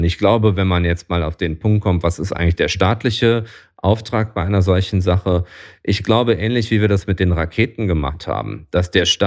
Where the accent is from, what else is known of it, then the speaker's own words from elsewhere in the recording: Düsseldorf, North Rhine-Westphalia, Germany; Als Düsseldorfer stelle ich nur fest, wenn man nach Hamburg fahren möchte